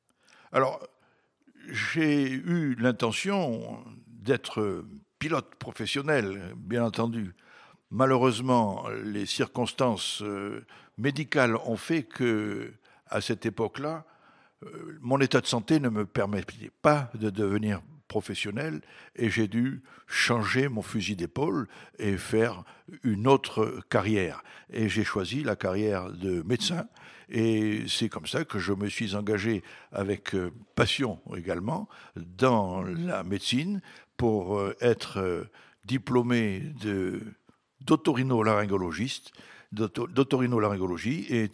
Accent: Tunis, Tunis Governorate, Tunisia; born there; Je suis né à Tunis en 1941

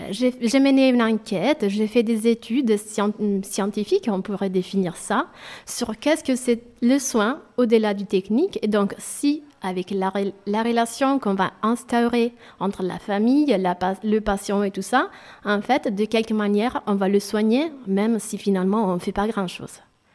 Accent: Italy; French is a second language; Je suis italienne et j'ai fait mes études en Italie et j'ai travaillé en tant qu'infirmière à 13 ans à l'hôpital en Italie.

